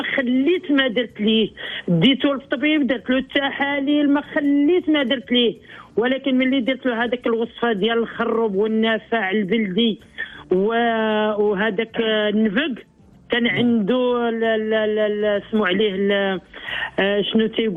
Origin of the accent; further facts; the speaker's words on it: Rabat, Rabat-Salé-Kénitra, Morocco; أنا من الرباط مش من الدار البيضاء